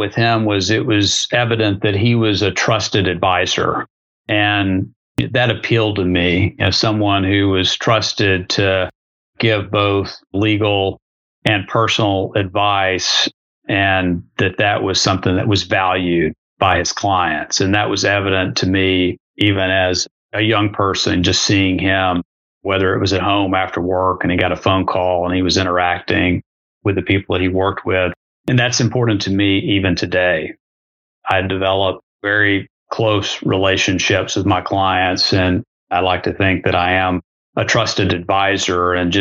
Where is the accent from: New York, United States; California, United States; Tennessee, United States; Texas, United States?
Tennessee, United States; I'm originally from Tennessee, grew up the first part of my childhood in a small town in West Tennessee